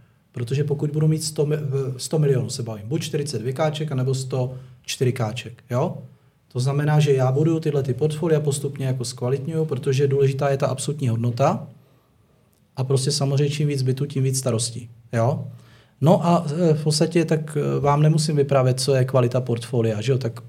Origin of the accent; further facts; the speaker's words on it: Ostrava, Moravian-Silesian Region, Czechia; Teď jsem jel z Ostravy, já si pamatuju Ostravu, teď jsem původně z Ostravy